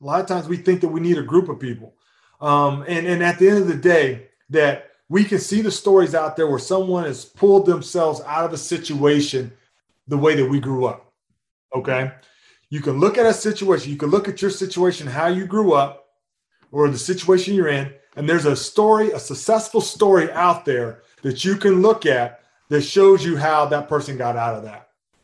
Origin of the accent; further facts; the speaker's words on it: Missouri, United States; But growing up in Missouri, there's a lot of farms.